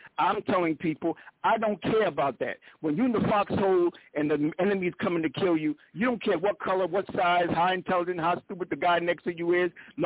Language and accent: English; South Carolina, United States; also born or lived in Harlem, New York; so many people told me when I was growing up from South Carolina to Harlem, do this, do that, look like this, walk like